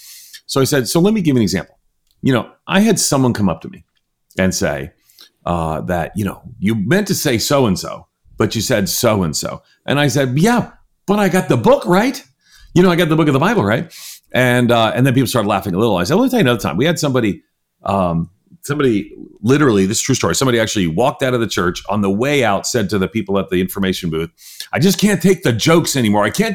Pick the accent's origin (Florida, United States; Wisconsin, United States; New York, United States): New York, United States; You know, I'm a New Yorker, you know, I'm quick with quips